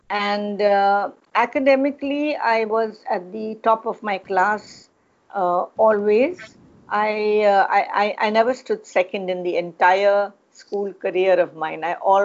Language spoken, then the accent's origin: English; Mumbai, Maharashtra, India; born there; So I was born in Bombay, which is now called Mumbai, on the 28th of April 1951. So I'm now 69 years old.